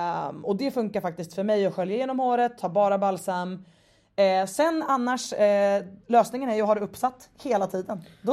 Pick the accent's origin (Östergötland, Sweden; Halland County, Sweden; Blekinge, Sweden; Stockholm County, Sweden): Stockholm County, Sweden; Stockholm; hemma i Stockholm.